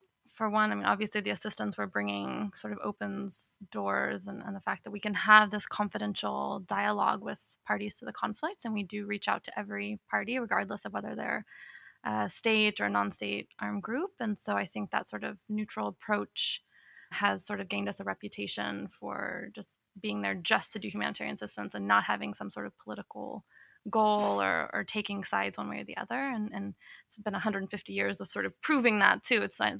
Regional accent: Texas, United States; So the first is usually that I'm from Texas. I don't have an accent, so people are usually a little surprised by that.

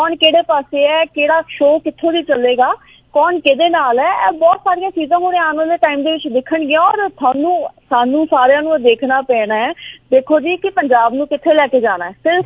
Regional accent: Amritsar, Punjab, India; ਦੇਖੋ ਮੈਂ ਅੰਮ੍ਰਿਤਸਰ ਤੋਂ ਹੀ ਹੈਗੀ ਹਾਂ, ਮੈਂ ਉੱਥੇ ਹੀ ਜੰਮੀ ਪਲੀ ਹਾਂ

